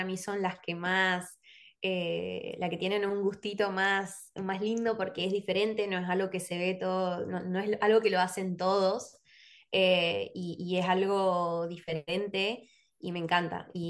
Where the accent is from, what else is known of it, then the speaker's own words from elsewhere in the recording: Ituzaingó, Corrientes, Argentina; Yo soy de Ituzaingó, Corrientes, no soy de la capital